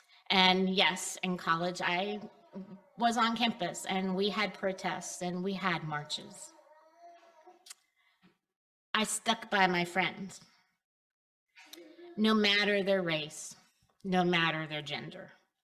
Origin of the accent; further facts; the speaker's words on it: Pennsylvania, United States; Growing up in the Lutheran Church in my hometown, where the congregation's population consisted of locals in every vocation, Bucknell professors and their families, visiting Bucknell students